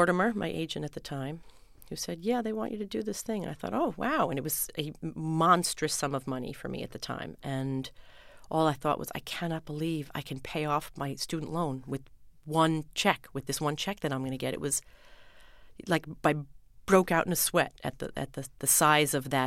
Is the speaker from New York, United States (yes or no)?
yes; West Islip, New York, United States; Well, I grew up on the South Shore originally, down in West Islip. And the neighborhood was all kids my age.